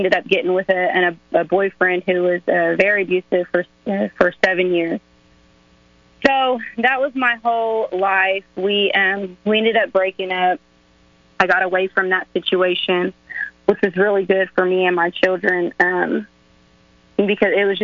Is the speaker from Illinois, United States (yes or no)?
no; Shawnee, Oklahoma, United States; But my husband had gotten into some trouble in Waco, Texas. And we're from Shawnee, Oklahoma. I don't know if I said that.